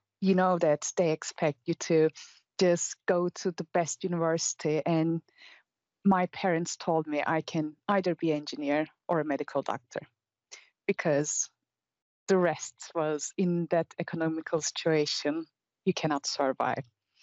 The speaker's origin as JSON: {"language": "English", "country": "Turkey", "tie": "born or raised there", "said": "I born and raised in Turkey, and tech is man-dominated, let's say."}